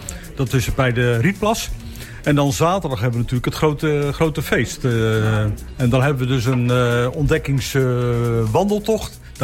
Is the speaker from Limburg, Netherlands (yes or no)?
no; Groningen, Netherlands; born there; also born or lived in Randstad; Ik ben geboren in Groningen en ik woon nu hier 5 jaar in de Rietland.